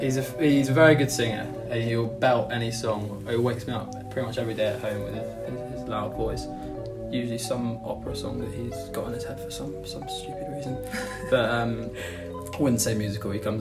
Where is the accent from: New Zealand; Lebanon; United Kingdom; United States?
United Kingdom; Norwich, East of England; I grew up in Norwich, the back end of Norfolk, which is rather empty, but it's really good fun.